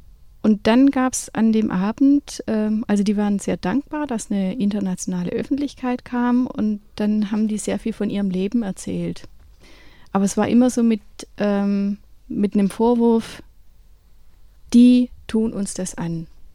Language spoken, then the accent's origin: German; Tübingen, Baden-Württemberg, Germany; Ich komme hier aus Tübingen und bin freie Dokumentarfilmautorin.